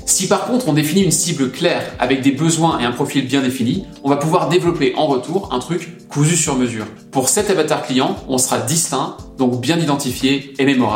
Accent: France; Mon truc à moi, c'est que je suis français et que je travaille presque intégralement à l'étranger.

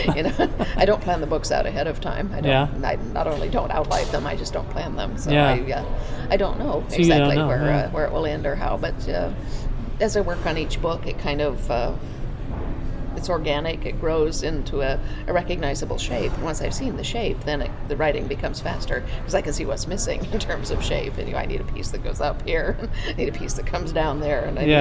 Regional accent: United States; Yeah, you know, being an American

